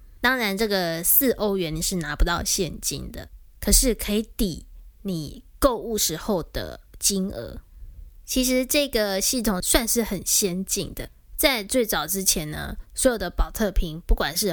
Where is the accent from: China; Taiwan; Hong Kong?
Taiwan; 我记得小时候在台湾买米酒都可以退瓶哦，然后退瓶可以收到几块钱台币吧